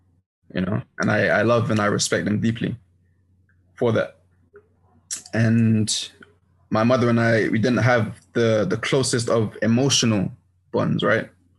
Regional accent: London, United Kingdom; especially as black boys growing up in London.

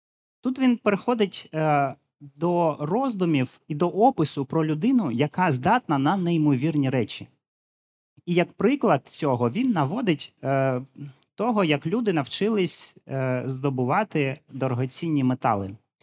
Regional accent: Donbas, Ukraine; Я сам родом з Донбасу, і тому для мене цей опис дуже близький. В Донбасі є дуже багато шахт. І мій тато працював у шахті.

